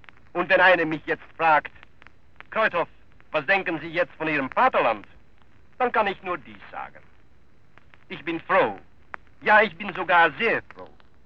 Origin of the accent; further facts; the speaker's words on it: Netherlands; German is a second language; Bei uns zu Hause in Holland sind noch viele Kameraden aus der Partei, die nur alleine für Holland arbeiten wollen.